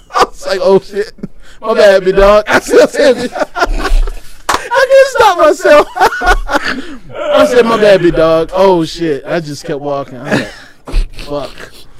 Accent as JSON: {"language": "English", "town": "Atlanta", "region": "Georgia", "country": "United States", "said": "So, I'm thinking in my head, because I'm from Atlanta, and it looks like the apartment's in Atlanta."}